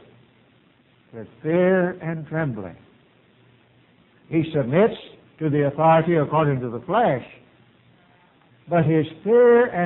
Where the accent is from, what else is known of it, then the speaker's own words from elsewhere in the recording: England, United Kingdom; I'm not a Jew and I'm not a Greek. I'm an Englishman.